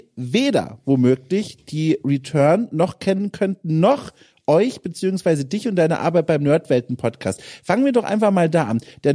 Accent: Wertheim, Baden-Württemberg, Germany; Ich bin aufgewachsen in einem Dörfchen, das zu Wertheim am Main gehört.

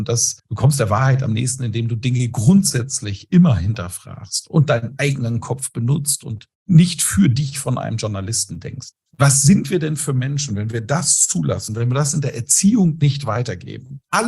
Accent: Schleswig-Holstein, Germany; Wir kommen aus einem eher konservativen Haus. Mein Vater war Bauer, die hatten einen großen Bauernhof. Und wie alle Bauern in Schleswig-Holstein, wo ich groß geworden bin

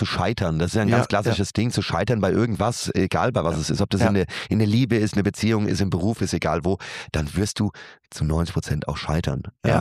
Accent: Büdingen, Hesse, Germany; Aber ich bin aufgewachsen in Büdingen oben. Da war das klar, dass mir die Haustür nicht abschließe.

